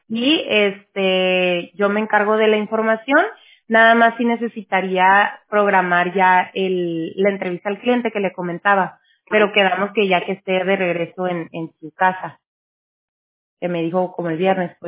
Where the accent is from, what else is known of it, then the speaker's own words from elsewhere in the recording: Mexico; yo soy mexicana